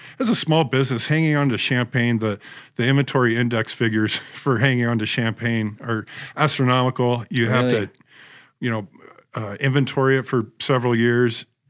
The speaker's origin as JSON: {"language": "English", "town": "Seattle", "region": "Washington", "country": "United States", "tie": "born or raised there", "said": "I grew up in the Seattle area."}